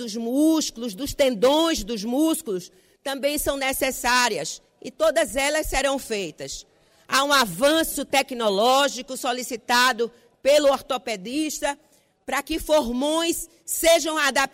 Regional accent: Pernambuco, Brazil; Sou de uma região do sertão do Araripe, que dista aproximadamente 700 quilômetros aqui da capital.

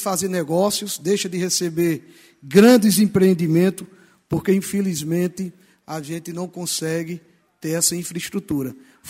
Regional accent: Pernambuco, Brazil; como pernambucano, como representante da região do Agreste

